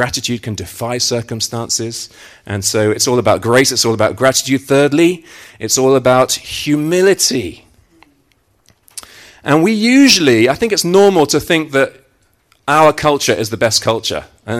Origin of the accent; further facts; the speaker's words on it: United Kingdom; Now, talking as a Brit, you know, our national pastime is moaning.